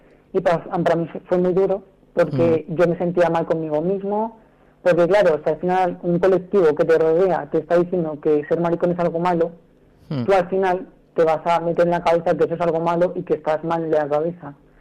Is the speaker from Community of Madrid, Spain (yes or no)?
yes; Móstoles, Community of Madrid, Spain; Sí, aunque también soy un poco extremeño, pero bueno.